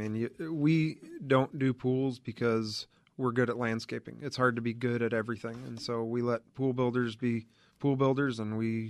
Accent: Indiana, United States; We grew up in Indiana and both actually graduated from Purdue.

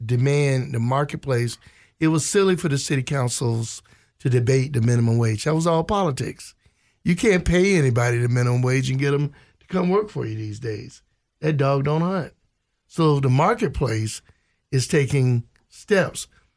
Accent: Jacksonville, Florida, United States; also born or lived in Europe; I came here from Europe and grew up in Jacksonville, Florida, and went to Morehouse College in Atlanta.

